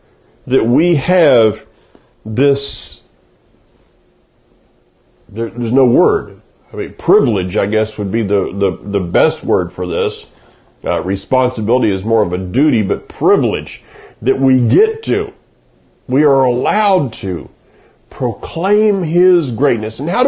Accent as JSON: {"language": "English", "region": "Florida", "country": "United States", "tie": "born or raised there", "said": "Growing up in Florida, we would get these rains"}